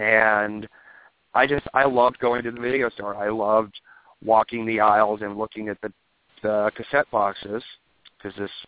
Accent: Lake Cowichan, British Columbia, Canada; also born or lived in Alberta; I grew up in a town called Lake Cowichan. I had moved to Lake Cowichan, British Columbia. I had moved there when I was about 2, and I lived there until I was, 10. And then we moved to another small town called Eucluelet.

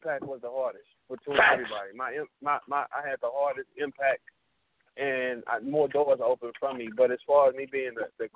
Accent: St. Louis, Missouri, United States; and I'm from St. Louis. I ain't even supposed to play that game.

